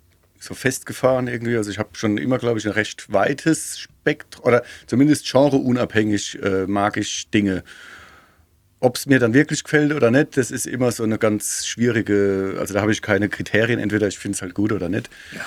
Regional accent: Ludwigshafen, Rhineland-Palatinate, Germany; Ich komme aus Ludwigshafen, ich bin kein Vollidiot und ich ziehe es jetzt durch.

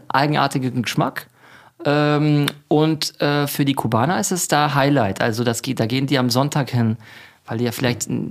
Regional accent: Monte Carlo, Monaco; also born or lived in Munich; ich bin in Monte Carlo aufgewachsen.

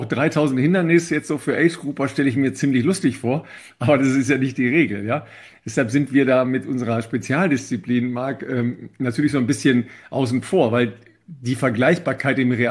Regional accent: Sindelfingen, Baden-Württemberg, Germany; weil ich bin in Sindelfingen geboren. Das heißt, ich bin mal vorher bis Sindelfingen groß geworden oder sagen wir mal bis zum Abitur dort

